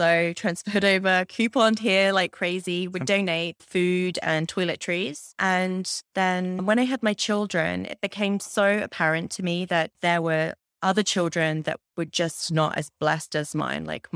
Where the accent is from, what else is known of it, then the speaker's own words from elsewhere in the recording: Cambridge, East of England, United Kingdom; moved away; I'm from Cambridge in the UK.